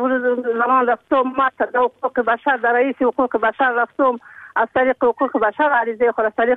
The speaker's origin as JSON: {"language": "Persian", "region": "Uruzgan", "country": "Afghanistan", "said": "من یک زنی افغانم، من از افغانستانم، من مقدرم."}